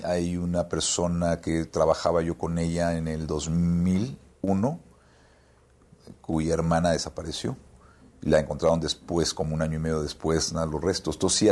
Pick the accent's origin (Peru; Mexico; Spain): Mexico; para quiénes somos los mexicanos que estamos fuera